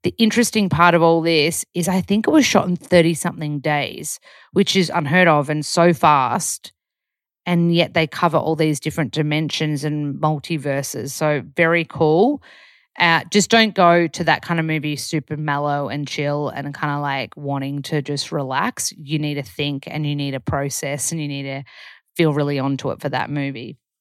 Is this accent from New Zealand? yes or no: no; Australia; accent: Aussie; I'm not putting on a dialect like I'm in my natural Aussie accent